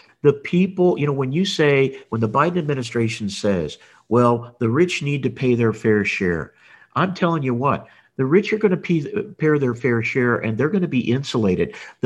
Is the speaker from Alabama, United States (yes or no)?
no; California, United States; moved away; you know, let's just say, you know, because we're formerly from California.